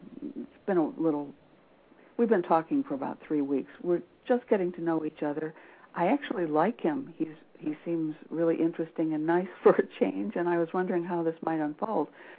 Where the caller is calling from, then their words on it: Phoenix, Arizona, United States; I'm in Arizona.